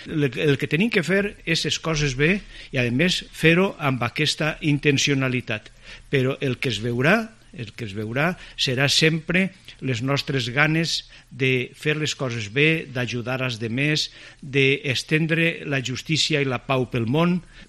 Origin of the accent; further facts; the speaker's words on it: Valencian Community, Spain; moved away as an adult; also born or lived in Madrid; Jo som valencià, però havia estudiat i treballat a Madrid i això m'era completament desconegut.